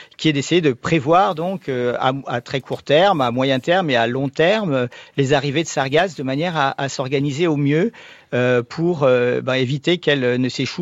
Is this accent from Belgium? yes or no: no; Guadeloupe; il est chez nous en Guadeloupe.